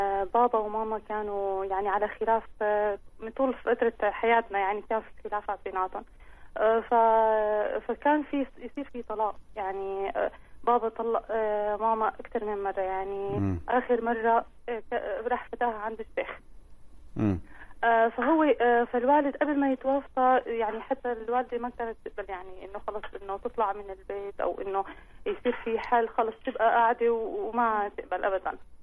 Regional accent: Syria; now in France; احنا من سوريا بالاساس. طيب. انا متزوجه بفرنسا.

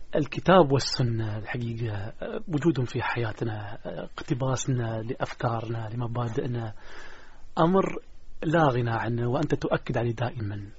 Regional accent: United Arab Emirates; نحن كشعب إماراتي

